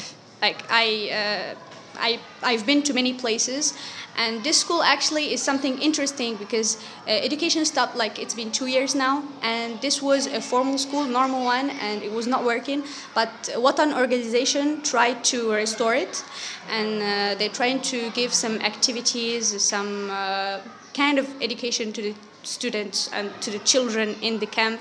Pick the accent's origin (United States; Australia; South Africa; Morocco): Morocco; from Morocco.